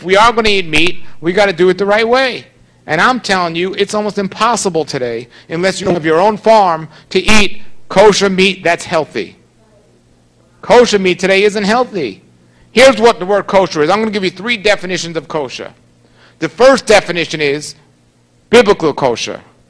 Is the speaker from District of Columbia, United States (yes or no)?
no; New York City, New York, United States; For example, I'm from New York City.